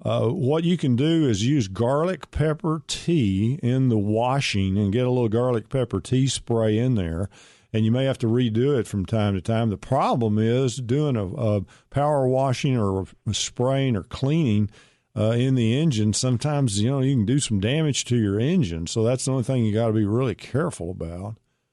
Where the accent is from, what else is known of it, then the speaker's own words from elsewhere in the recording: Pittsburgh, Texas, United States; I am from Pittsburgh, Texas, with Bo Pilgrim and a lot of other cool people.